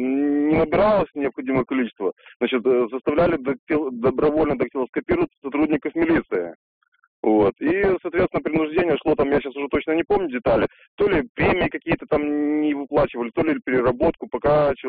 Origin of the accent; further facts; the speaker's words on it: Saint Petersburg, Russia; я из Санкт-Петербурга.